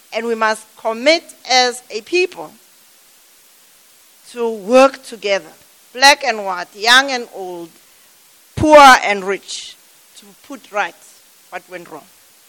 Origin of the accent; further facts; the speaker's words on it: South Africa; Here, we haven't yet taken ownership of being South African, finished and clear.